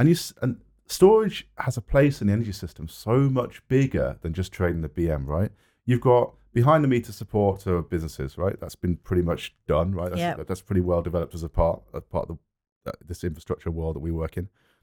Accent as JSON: {"language": "English", "town": "Birmingham", "region": "West Midlands", "country": "United Kingdom", "tie": "born or raised there", "said": "I'm not a nautical person, I grew up in Birmingham, right? We've got canals"}